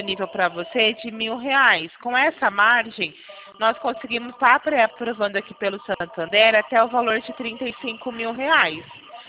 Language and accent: Portuguese; Araraquara, São Paulo, Brazil; Isso, eu sou de Araraquara. Hoje eu estou trabalhando em São Carlos, mas sou daí de Araraquara.